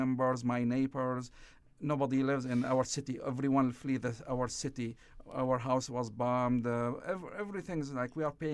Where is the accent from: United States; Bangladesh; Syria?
Syria; English is a second language; Syria is a big pain for me because I'm from Syria